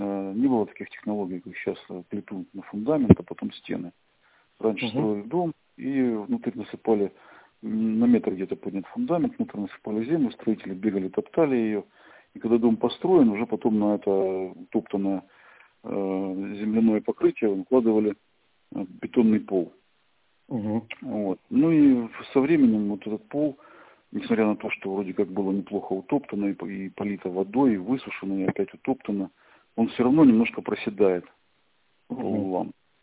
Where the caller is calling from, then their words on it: Krasnodar, Krasnodar Krai, Russia; Я вам звоню из Краснодара.